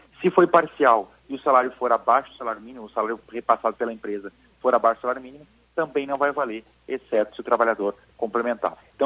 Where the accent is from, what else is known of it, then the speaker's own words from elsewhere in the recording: Rio Grande do Sul, Brazil; também sou gaúcho, é um prazer aqui falar para esse povo maravilhoso, também além de trabalhar muito fora, mas confesso para ti que moro no Rio Grande do Sul, adoro o Rio Grande do Sul